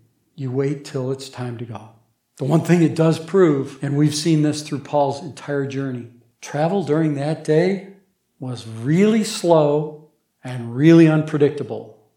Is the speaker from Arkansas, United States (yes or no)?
no; Syracuse, New York, United States; the ship stops in my hometown for three days, because that's where I grew up, with Syracuse. Of course, the Syracuse I grew up in was landlocked, so it's probably not the same one.